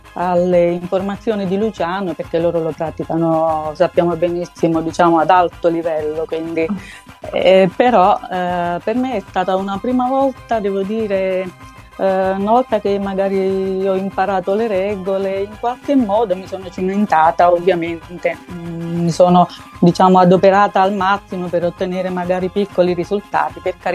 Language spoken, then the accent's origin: Italian; Marsico Nuovo, Basilicata, Italy; Quando ero ragazza, diciamo che frequentavo l'associazione pallavolo al mio paese, Marsico Nuovo